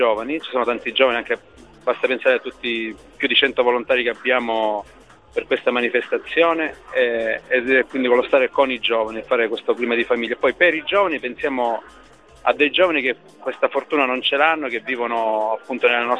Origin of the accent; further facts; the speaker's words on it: Sicily, Italy; io sono siciliano, fino al 2012, dal 2006 al 2012 sono stato a Palermo in una casa nostra salesiana